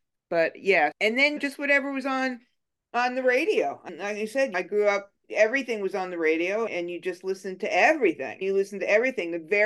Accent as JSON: {"language": "English", "region": "New York", "country": "United States", "tie": "born or raised there", "also_born_or_lived": "San Francisco", "said": "I grew up in New York in the 70s, so very much a product of top 40 radio, all that stuff."}